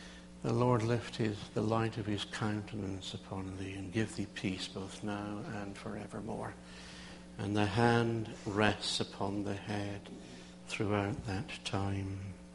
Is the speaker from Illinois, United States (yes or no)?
yes; Illinois, United States; I was born and raised in Illinois. I've only ever lived here.